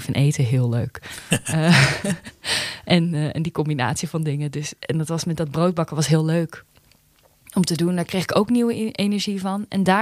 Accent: Gouda, South Holland, Netherlands; born there; Ik ben geboren in Gouda.

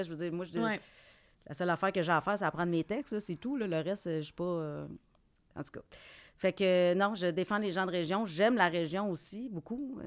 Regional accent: Quebec, Canada; accent: Abitibi; J'ai un accent, ben oui. Pourquoi que mon accent abitibien dérange autant?

